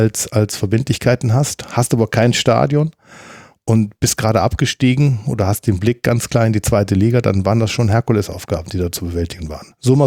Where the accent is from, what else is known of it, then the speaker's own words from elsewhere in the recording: Mönchengladbach, North Rhine-Westphalia, Germany; Aber man als Gladbacher Junge, aufgewachsen auf der Bürkelstraße, Fan dieses Vereins